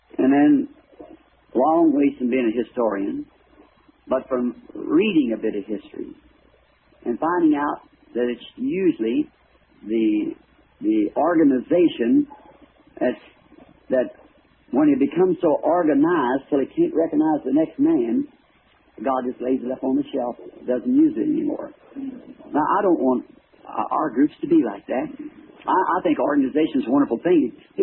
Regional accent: the South, United States; I'm a Southerner.

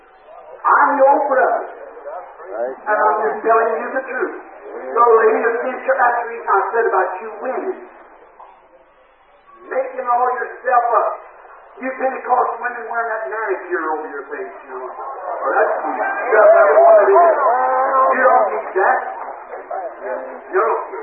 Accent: Kentucky, United States; I was raised in Kentucky in a little cardboard channel house, and Mama used to take all us little friends and stick us all in one bed

